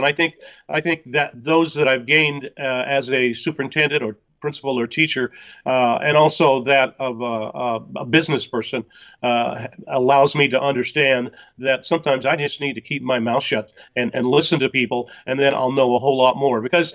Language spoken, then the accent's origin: English; Lorain, Oregon, United States; Well, I was raised in the Valley. I went to at a little community called Lorain